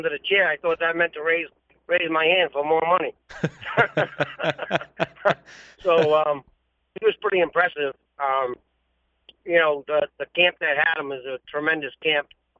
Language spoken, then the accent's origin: English; Rhode Island, United States; Well, it's funny. My father owned a couple horses, and I had a couple ponies, and I used